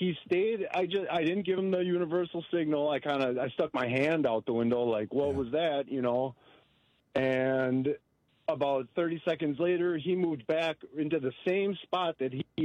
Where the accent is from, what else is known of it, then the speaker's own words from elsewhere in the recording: Wisconsin, United States; I'm from Wisconsin, but I was in Ohio.